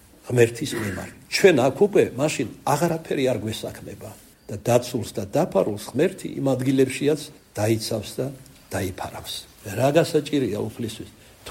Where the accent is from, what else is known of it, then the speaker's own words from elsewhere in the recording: Kartli, Georgia; საქართველოდან ვარ ქართლელი ვარ